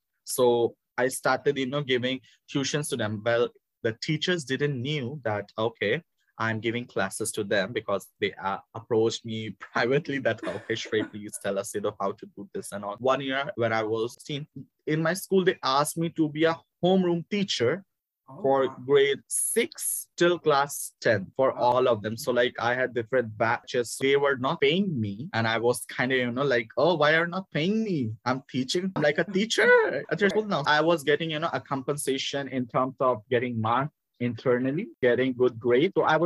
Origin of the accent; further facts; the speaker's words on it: India; accent: Indian; At that time, my accent was not this. My accent was totally different. It was an Indian accent at that time.